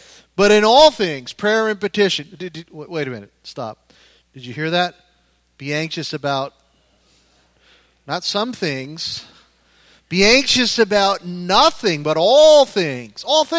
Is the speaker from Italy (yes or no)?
no; Pompano Beach, Florida, United States; I grew up here in Pompano, and we used to ride our bikes to the pier